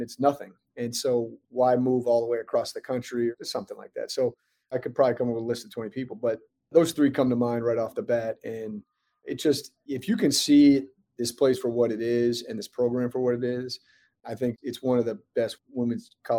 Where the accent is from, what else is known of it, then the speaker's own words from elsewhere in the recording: Vermont, United States; I grew up in Vermont, so my dream job was the head coach at the University of Vermont.